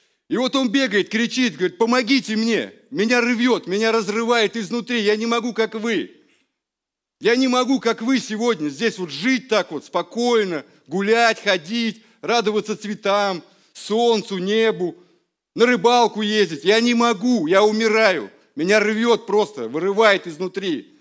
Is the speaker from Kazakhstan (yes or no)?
no; Russia; born there; И мы не случайно родились в России, не случайно родились у своих родителей. Живем сегодня в Тольятти тоже не случайно.